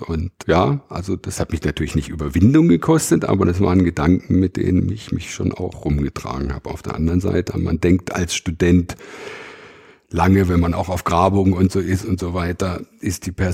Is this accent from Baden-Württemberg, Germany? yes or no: yes; Karlsruhe, Baden-Württemberg, Germany; Als Badner in die Landeshauptstadt zu kommen, aber ist natürlich komplett albern. Aber tatsächlich ist man in Karlsruhe natürlich schon ein bisschen so groß geworden aus der Rivalität Karlsruhe, Stuttgart, Badner, Schwaben.